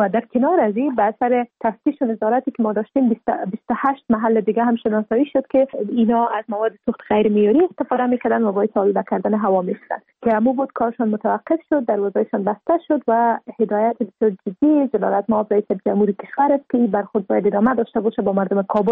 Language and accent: Persian; Afghanistan; به عنوان یک افغان